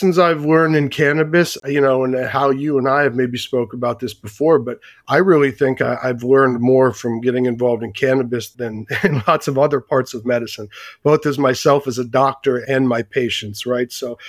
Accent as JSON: {"language": "English", "region": "Pennsylvania", "country": "United States", "tie": "born or raised there", "said": "Pennsylvania, which is my home state, had decided to institute a medical cannabis program."}